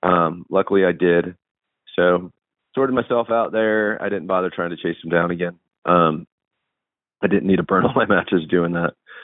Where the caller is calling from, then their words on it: Snowshoe, West Virginia, United States; I'm calling in from Snowshoe, West Virginia.